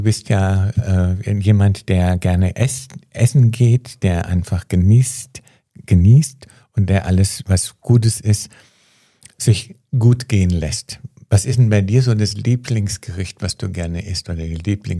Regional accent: Hesse, Germany; als Hesse

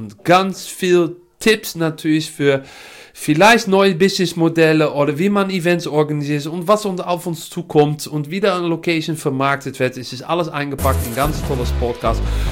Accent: Netherlands; German is a second language; now in Germany; alle Vrienden, man hört das auch ein bisschen. Ich komme aus Holland, aber ich arbeite und wohne seit Jahren in das schöne Deutschland.

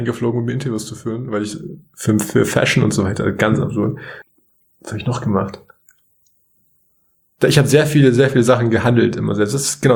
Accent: Munich, Bavaria, Germany; Ich komme aus München.

